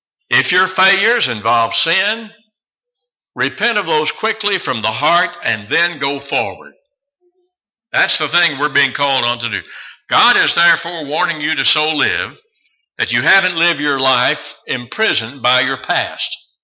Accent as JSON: {"language": "English", "region": "Kentucky", "country": "United States", "said": "I know, because I'm from Kentucky, and I remember Christian Leitner and all that."}